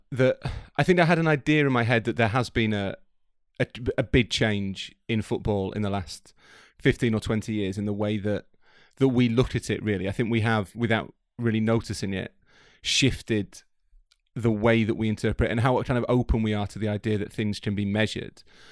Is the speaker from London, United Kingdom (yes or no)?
no; Yorkshire and the Humber, United Kingdom; No, I'm from Yorkshire, so that wouldn't appeal to the vast majority of listeners, unfortunately.